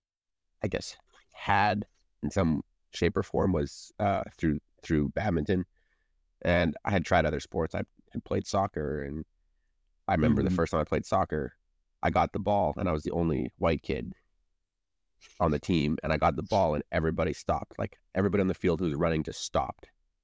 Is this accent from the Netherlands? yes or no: no; Puerto Princesa, Palawan, Philippines; So when we first moved to the Philippines, we lived in a little tiny town. And much more rurally. And then we moved to kind of the main city on the island, Puerto Princesa.